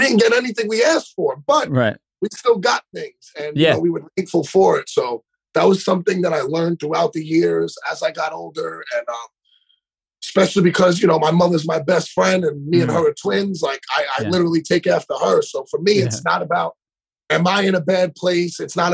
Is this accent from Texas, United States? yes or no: no; New York, United States; I'm biased because I'm from New York, so I always pick the second one.